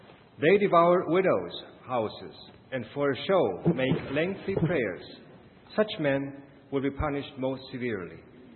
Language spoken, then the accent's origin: English; Argentina; Congregational Mission of Jardin America and from any other churches of Argentina, but especially from my hometown and from the mission down there.